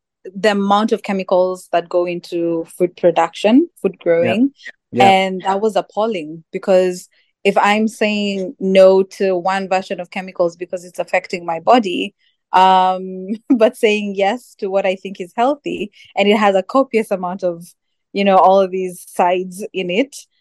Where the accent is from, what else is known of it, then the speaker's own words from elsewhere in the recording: Kenya; now in Tanzania; I'm from Kenya, but I live in Tanzania.